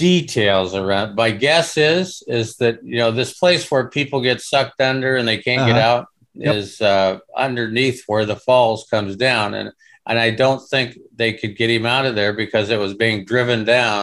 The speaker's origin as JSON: {"language": "English", "region": "Nebraska", "country": "United States", "tie": "born there", "said": "Keep in mind, I'm an old guy from the West. I was born in Western Nebraska on a ranch."}